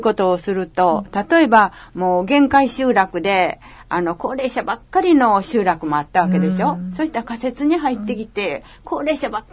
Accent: Kansai, Japan; accent: Kansai dialect; 私はもう関西弁しか喋られへんからね。はい、関西弁喋ってて、関西弁で喋っても、いいと思ってるんやけどね

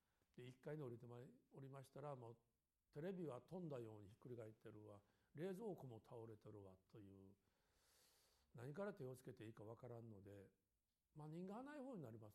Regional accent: Kobe, Hyogo, Japan; 実は千歳町とか高取市場の周辺に僕生まれ育ちましたんでね、

